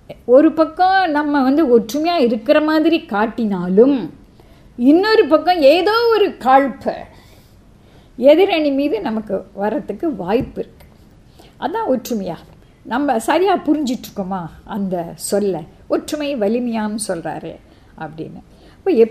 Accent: Sri Lanka; நானும் தமிழ் தான், ஆனால் நான் இலங்கை தமிழன்.

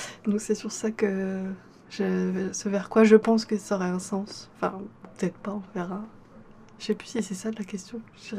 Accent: France; j'ai grandi en France avec une éducation totalement enfin, très française, très rigide, très publique

